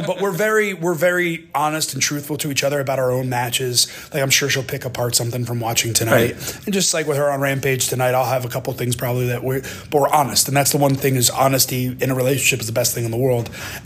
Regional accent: New Jersey, United States; And we're both from New Jersey. Mm-hmm. And just go figure, we both grew up 30 minutes apart, but we met in Florida, which is kind of wild. Both Jersey kids.

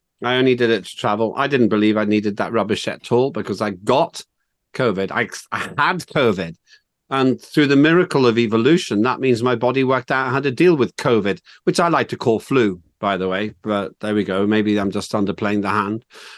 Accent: Northern Ireland, United Kingdom; you live where I grew up in Northern Ireland. And you probably can't hear my accent so much because you're surrounded by people with much stronger accents. I miss Northern Ireland.

